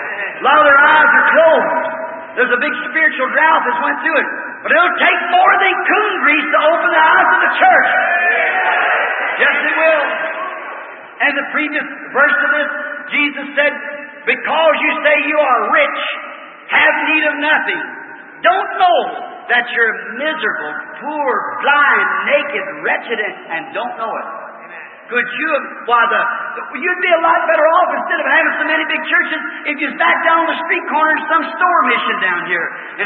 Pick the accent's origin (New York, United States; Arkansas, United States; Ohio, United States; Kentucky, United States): Kentucky, United States; You know, I was raised in Kentucky.